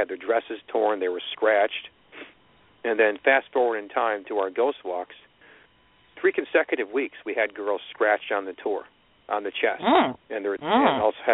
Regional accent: Hamburg, New York, United States; He actually lived and grew up in my hometown, Hamburg, New York. Hamburg is just outside of Buffalo.

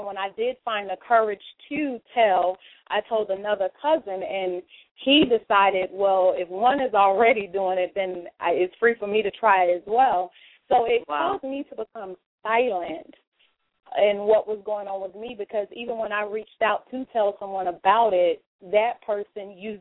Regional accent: Bishopville, South Carolina, United States; Well, I came from Bishopville, South Carolina, a small town girl with just a great heart to do for others.

